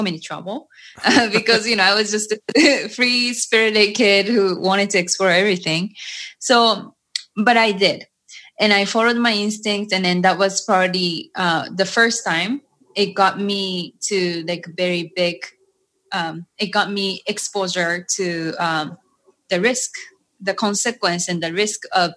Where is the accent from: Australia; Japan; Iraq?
Japan; moved away; also born or lived in United States; was born and raised in Japan, and I went to America for a few years, I actually quite some time